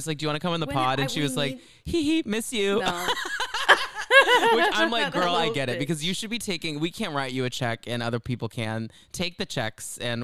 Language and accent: English; Texas, United States; I mean, we grew up in Texas. I was like, New Jersey, that's New York.